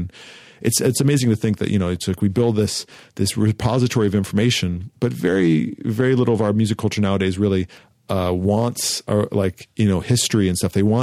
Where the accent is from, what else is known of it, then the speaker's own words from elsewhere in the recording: Santa Monica, California, United States; and a lifestyle, really, especially growing up in Santa Monica.